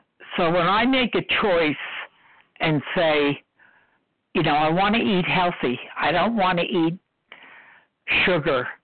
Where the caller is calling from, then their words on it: New Jersey, United States; New Jersey.